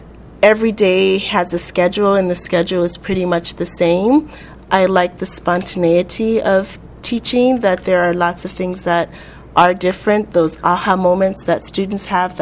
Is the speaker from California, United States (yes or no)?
yes; California, United States; I grew up in Southern California.